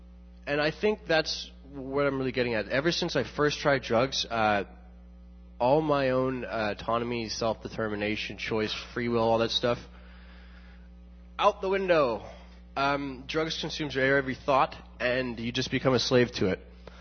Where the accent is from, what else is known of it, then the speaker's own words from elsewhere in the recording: Bermuda; I'm 27 years old, and I'm from Bermuda.